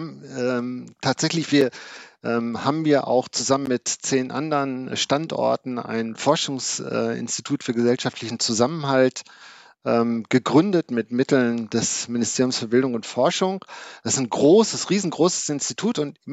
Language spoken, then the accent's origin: German; North Rhine-Westphalia, Germany; Ich bin im Ruhrgebiet aufgewachsen.